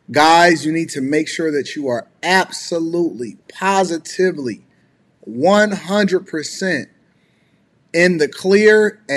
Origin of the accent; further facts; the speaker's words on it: Detroit, Michigan, United States; because I'm from Detroit, it's different.